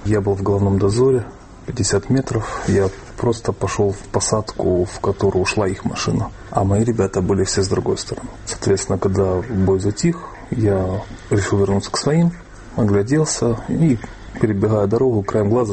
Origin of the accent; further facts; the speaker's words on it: Kharkiv, Kharkiv Oblast, Ukraine; я родился в этой стране. Ну, по сути, я вырос уже в Украине. То есть я в 90-м году пошел в школу. Все мое вот время, которое я помню, оно прошло в Украине. Я ментально себя связываю, то есть могу как-то себя ассоциировать с городом, который был в Украине, Харьков